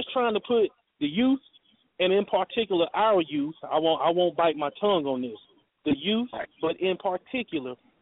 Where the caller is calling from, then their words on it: Gastonia, North Carolina, United States; I'm coming from Gastonia, Dallas, North Carolina.